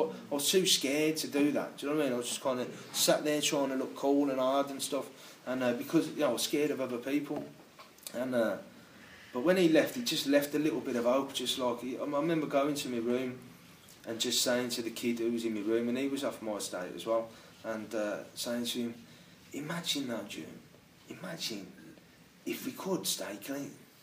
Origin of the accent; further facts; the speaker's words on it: Birmingham, West Midlands, United Kingdom; I'm from Birmingham